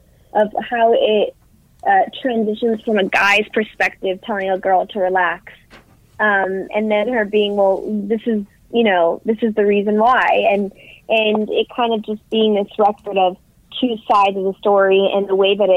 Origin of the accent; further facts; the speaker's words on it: New York City, New York, United States; Yeah, I grew up in New York City